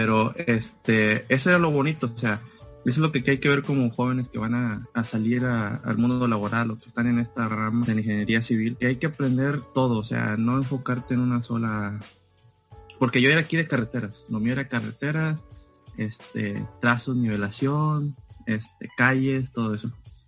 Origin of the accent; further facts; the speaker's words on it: Ciudad Victoria, Tamaulipas, Mexico; un paisano de aquí de donde soy, Ciudad Victoria, Tamaulipas.